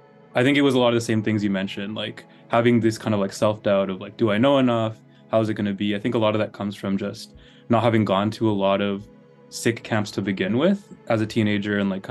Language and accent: English; Vancouver, British Columbia, Canada; I'm from Vancouver, BC.